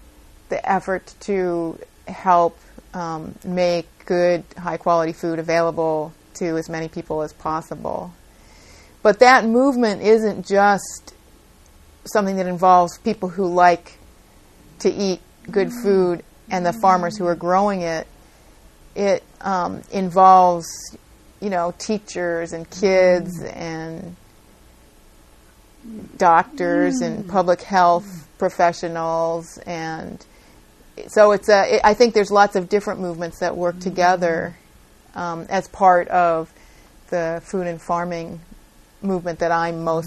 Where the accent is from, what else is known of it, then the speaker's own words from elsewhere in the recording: California, United States; seeing and growing up in California and seeing how California is changing and getting more and more crowded